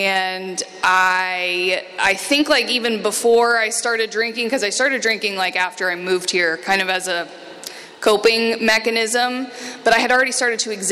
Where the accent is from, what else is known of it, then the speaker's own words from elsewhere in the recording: Midwest, United States; I come from a pretty normal family. I'm from the Midwest. I'm the oldest of three kids.